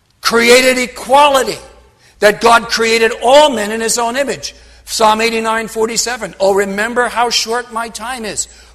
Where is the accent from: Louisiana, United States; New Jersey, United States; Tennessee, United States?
New Jersey, United States; since I was raised in New Jersey, the Constitution of the State of New Jersey